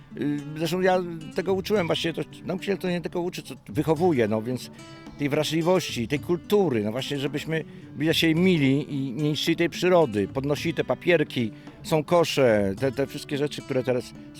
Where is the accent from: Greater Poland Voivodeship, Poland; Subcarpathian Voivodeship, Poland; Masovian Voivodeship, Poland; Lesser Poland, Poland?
Subcarpathian Voivodeship, Poland; Rzeszów; also born or lived in Lublin; Jestem rzeszowianinem, tam się urodziłem, tam się uczyłem, a później Lublin i znowuż Rzeszów